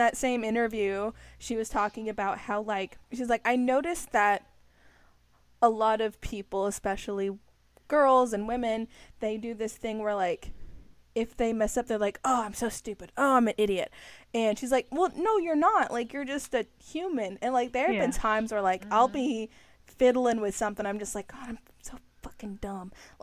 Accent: Texas, United States; I'm a band nerd, I'm from Texas, like, I felt a bunch of pride in my little Texas heart

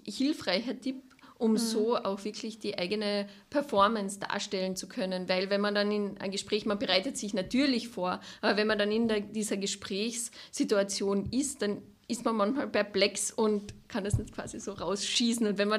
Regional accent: Carinthia, Austria; now in Vienna, Austria; also wie man unschwer überhören kann, komme ich aus Kärnten und habe so bei meinem Umzug nach Wien

